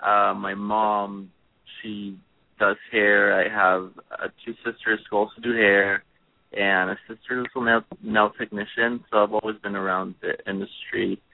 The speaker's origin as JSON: {"language": "English", "town": "Tustin", "region": "California", "country": "United States", "said": "I am from Orange County, California, Tustin, in Tustin, close to Santa Ana, Irvine area."}